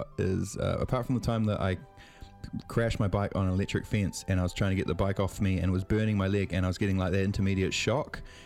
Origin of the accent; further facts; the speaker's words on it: Silverdale, Auckland, New Zealand; I'm from Silverdale, so I've got this covered.